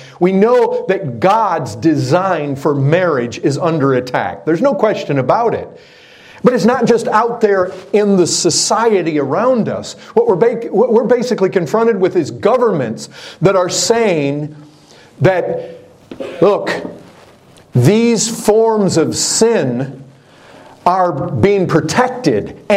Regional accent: Texas, United States; even though I'm from Texas, and so we're still pretty, we like our liberties and like our rights down there quite a bit.

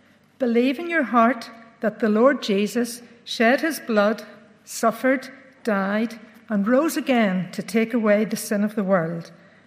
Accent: Belfast, Northern Ireland, United Kingdom; I was born and brought up in Belfast, the middle of three girls.

